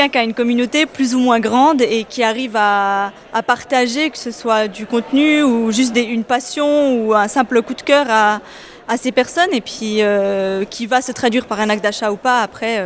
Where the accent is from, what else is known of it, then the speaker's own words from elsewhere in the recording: Moutier, Bern, Switzerland; je viens de Moutier là-bas, j'ai travaillé dans l'horlogerie également à Bienne.